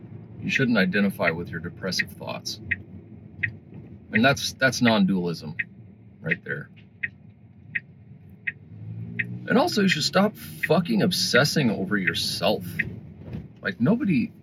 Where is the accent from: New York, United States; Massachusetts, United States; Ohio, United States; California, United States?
California, United States; I'm in my hometown pretty much always. So I don't know how people drive in other states. I have no fucking clue. But here in California, we do not make full stops at stop signs.